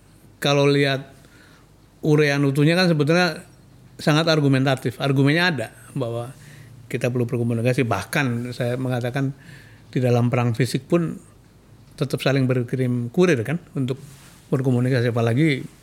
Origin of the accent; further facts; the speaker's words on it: Brebes, Central Java, Indonesia; beliau orang Tegal, saya orang Brebes